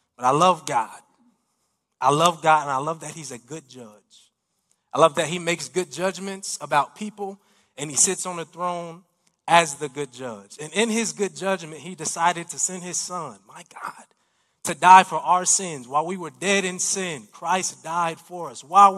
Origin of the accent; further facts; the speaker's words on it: Chicago, Illinois, United States; I grew up in Chicago, born and raised, fun fact.